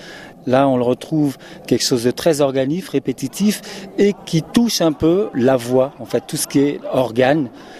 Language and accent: French; Portugal; même si je suis portugais